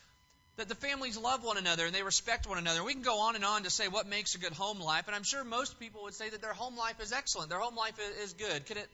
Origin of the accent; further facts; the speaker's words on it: California, United States; You know, growing up in California and on the West Coast, I experienced several earthquakes.